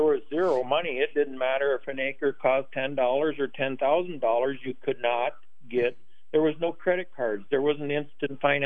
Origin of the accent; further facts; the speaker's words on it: South Dakota, United States; I'm from South Dakota.